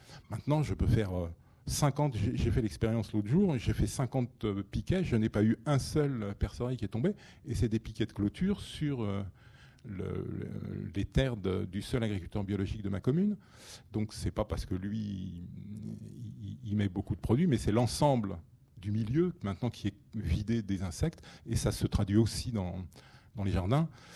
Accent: Occitanie, France; Le carabe, quand j'étais gamin dans l'Aveyron, il suffisait d'aller dans un pré

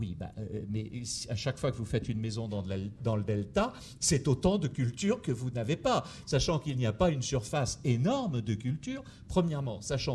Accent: Saintes, Nouvelle-Aquitaine, France; moi je suis de Saintes, hein, donc je suis patoisant d'ici

